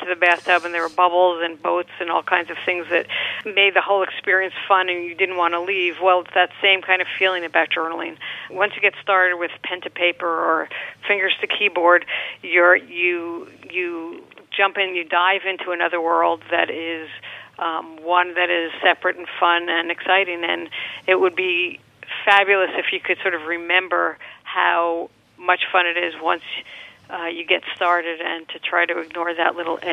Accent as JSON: {"language": "English", "region": "Northeast", "country": "United States", "tie": "born or raised there", "said": "I grew up in the Northeast, and, you know, that winter time you had to jump into, you know, take your clothes off and jump into the bathtub."}